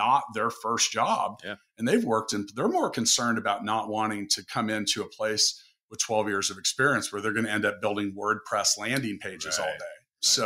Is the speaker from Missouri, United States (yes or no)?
yes; Kansas City, Missouri, United States; here in my hometown of Kansas City.